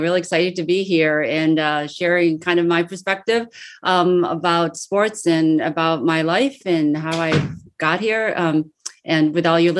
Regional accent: Fairport, New York, United States; But so I grew up, you know, in Fairport, New York. It was a huge school, like, you

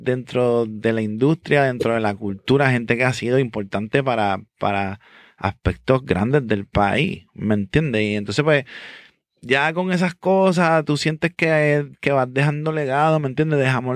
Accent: Bayamón, Puerto Rico; Santa Juanita, yo me crié en Santa Juanita, Bayamón.

